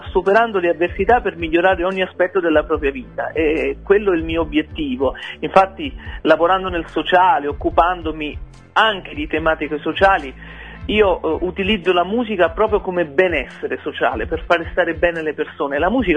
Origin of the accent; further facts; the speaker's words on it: Vatolla, Campania, Italy; poi ad aprile sarò nel Cilento, ad Agropoli, al mio paese, che io